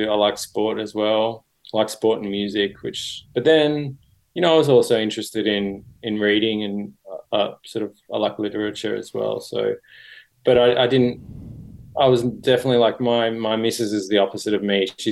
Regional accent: Sydney, New South Wales, Australia; so I grew up in Sydney. And I guess Sydney's a bit like London or Los Angeles. Like, it's a big sprawling city. And I was a long way out in the suburbs.

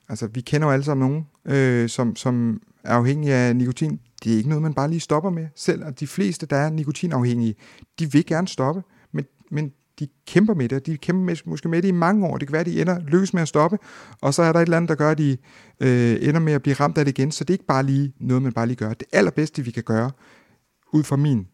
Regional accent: Zealand, Denmark; Jeg har selv valgt i Region Sjælland, født og opvokset på Vestsjælland.

